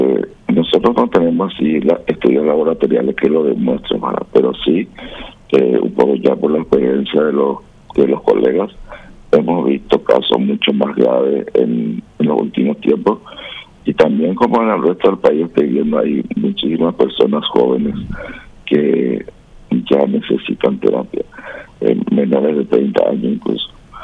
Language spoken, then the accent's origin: Spanish; Paraguay